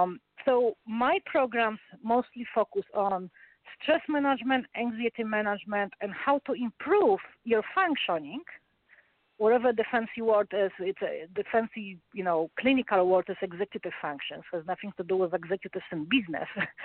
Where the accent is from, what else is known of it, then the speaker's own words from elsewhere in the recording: Poland; English is a second language; now in United States; I'm Polish. I grew up in Poland, although I live in States